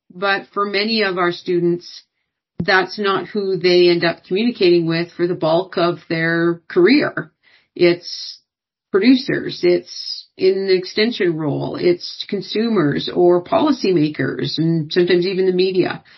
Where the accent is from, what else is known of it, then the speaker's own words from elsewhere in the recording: Western Canada, Canada; So I'm originally from Canada, grew up in Western Canada on a mixed poultry, cattle and row crop.